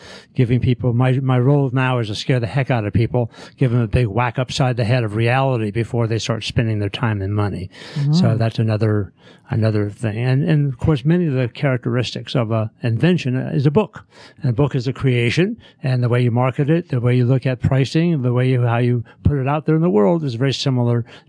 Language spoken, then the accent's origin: English; Los Angeles, California, United States; moved away as an adult; now in Atlanta, United States; I grew up in Los Angeles. I went to Long Beach State and Sacramento State College and moved out to Atlanta with my first wife in about 1979 or so.